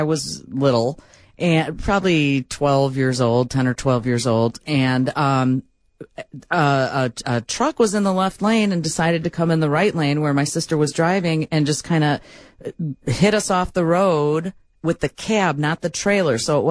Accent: Brookfield, Illinois, United States; Because I grew up in Brookfield. There was one Jewel.

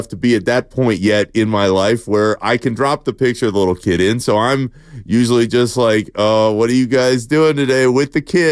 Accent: Orlando, Florida, United States; Spadone, I grew up in Orlando. I was lucky enough to go to the same school, kindergarten through 12th grade, with a majority of my friends.

